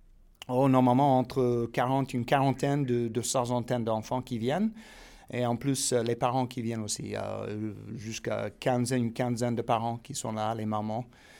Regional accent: United States; French is a second language; Je suis américain, j'ai fait une formation il y a bien des années, apprentissage d'anglais

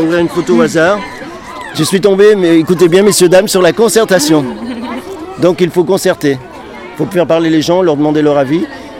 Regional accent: Algeria; now in France; Il y avait les gens comme moi qui venaient d'Algérie. Moi, j'étais rapatrié d'Algérie, français d'Algérie.

